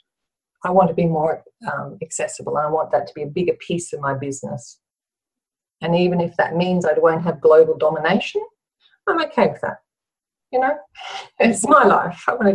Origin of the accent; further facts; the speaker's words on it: Bundaberg, Queensland, Australia; I grew up on Bundaberg, and my dad and Pop used to go mud crabbing.